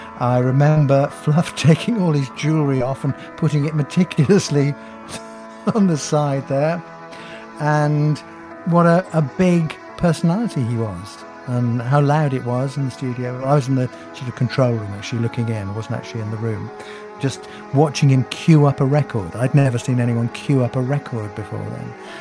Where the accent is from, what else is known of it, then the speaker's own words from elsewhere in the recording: Liverpool, North West England, United Kingdom; I grew up in Liverpool, born and raised in Liverpool, went to Liverpool College